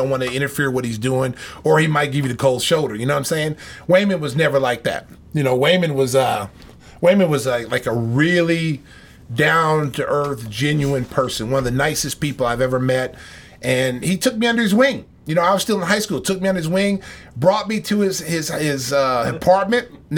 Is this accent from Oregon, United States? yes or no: no; Oklahoma, United States; And, you know, growing up in Oklahoma, you know, Oklahoma is a football state.